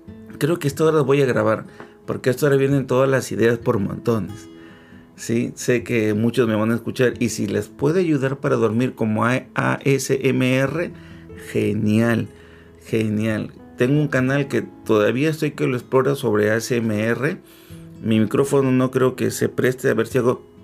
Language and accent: Spanish; Peru; Yo soy un peruano feliz de hacer este podcast con una taza de manzanilla